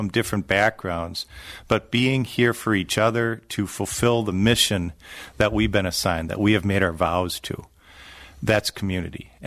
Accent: Wisconsin, United States; And I grew up in Wisconsin

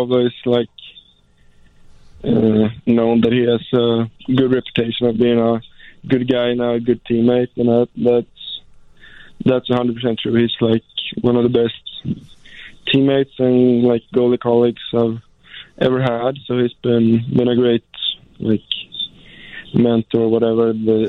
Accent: Västra Götaland, Sweden; English is a second language; he actually played for Frölunda. That's the team of my hometown.

